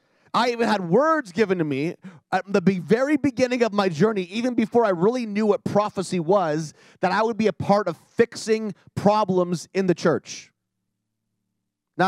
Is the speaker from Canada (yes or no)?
yes; Canada; I'm a Canadian, like liberal, not politically, but liberal, like free, you know.